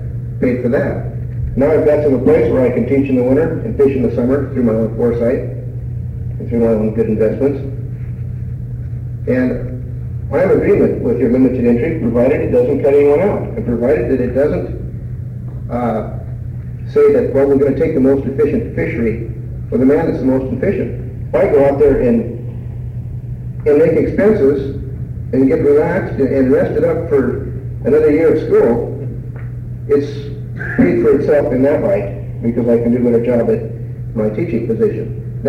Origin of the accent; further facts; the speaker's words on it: Sitka, Alaska, United States; I grew up in Sitka. I started commercial fishing when I was 13.